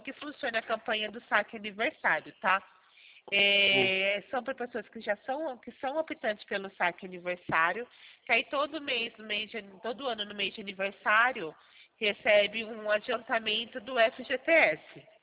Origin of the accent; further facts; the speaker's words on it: Araraquara, São Paulo, Brazil; now in São Carlos, Brazil; estou localizada em São Carlos, porém eu sou de Araraquara